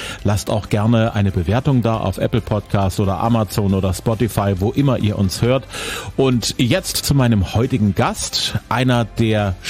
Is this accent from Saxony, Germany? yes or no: yes; Zwickau, Saxony, Germany; in meiner Heimatstadt Zwickau